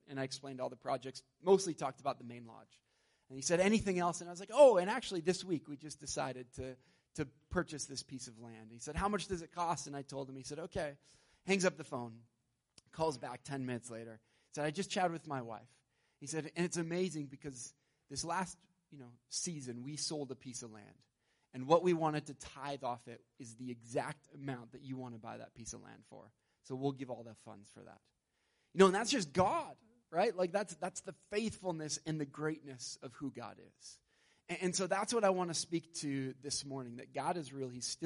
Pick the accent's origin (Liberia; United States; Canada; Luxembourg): Canada; Spruce Grove, Alberta; I grew up in Spruce Grove, just down the road from here, in an NAB church.